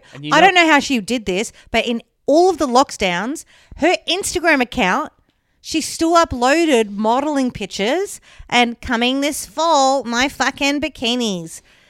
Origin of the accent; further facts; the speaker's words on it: Werribee, Victoria, Australia; also born or lived in New York, United States; I grew up in Werribee, lived in New York.